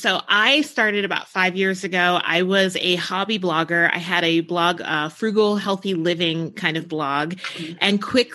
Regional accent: New Jersey, United States; cause I grew up in New Jersey. So like I grew up around ocean

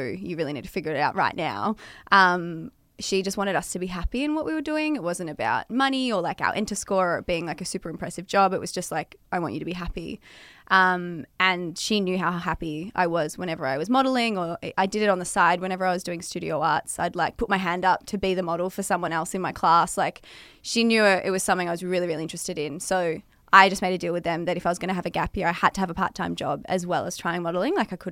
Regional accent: Melbourne, Victoria, Australia; I grew up here in Melbourne.

